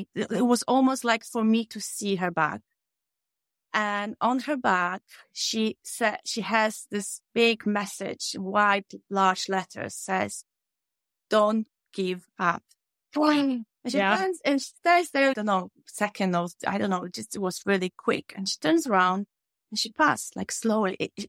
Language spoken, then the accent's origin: English; Poland; And I grew up in Poland and I could always feel some sort of presence in a way.